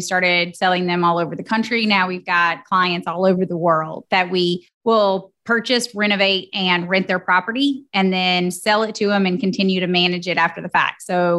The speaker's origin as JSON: {"language": "English", "region": "Georgia", "country": "United States", "lives_now": "Tuscaloosa, United States", "said": "So I'm originally from Georgia, moved to Alabama to attend the University of Alabama, Roll Tide. And so after that, I stayed in Tuscaloosa"}